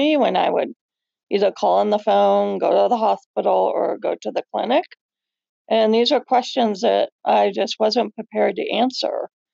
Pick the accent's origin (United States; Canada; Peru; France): United States; Minnesota; I grew up in Minnesota. On a summer, we would go to our cabin up north. So this is my kind of ode to my time in Minnesota. I now live in Oregon